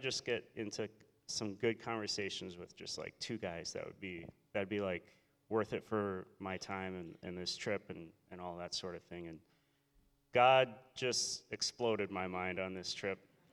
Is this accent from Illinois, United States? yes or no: no; Medford, Minnesota, United States; we're from Medford, and we were looking for churches around, and we happened to we had looked at Owatonna for a couple years and didn't really find anything that stuck with us. And so then we were like, let's just set our sights to Faribault, just north of us.